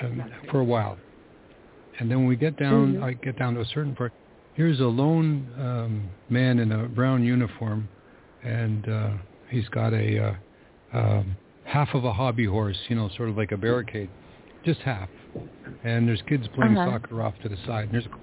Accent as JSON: {"language": "English", "country": "Canada", "said": "And he says, Americano? And I said, no, I'm Canadian. And he goes, oh, Canadiano, go ahead."}